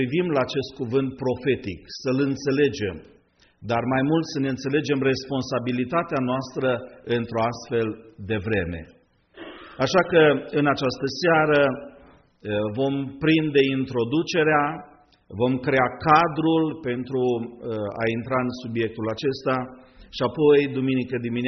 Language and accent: Romanian; Hațeg, Hunedoara County, Romania; Și satul unde am copilărit era un sat mic, la Sarmiții și la Hobiță, acolo sunt muntele retezat.